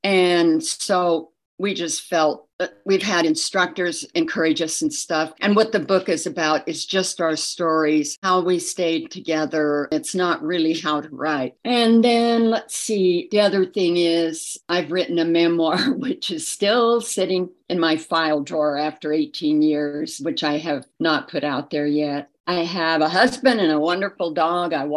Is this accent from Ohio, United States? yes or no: no; Colorado, United States; I'm from Colorado, between Loveland. We live close to Bertha.